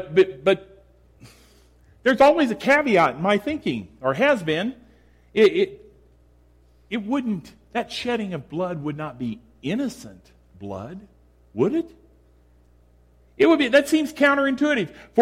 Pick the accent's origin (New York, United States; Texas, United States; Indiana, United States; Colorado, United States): Indiana, United States; when I was a kid growing up in Indiana and my mom collected S&H Green stamps.